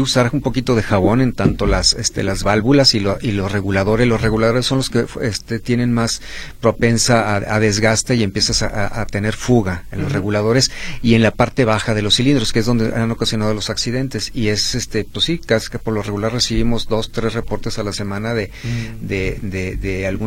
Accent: Guadalajara, Jalisco, Mexico; Pues somos de Guadalajara.

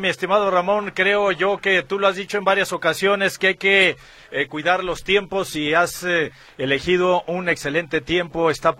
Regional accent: Mexico; ¿por qué como mexicano, siempre en cualquier selección grande o chica, cuando nos enfrentamos con los grandes, la psicología es en contra?

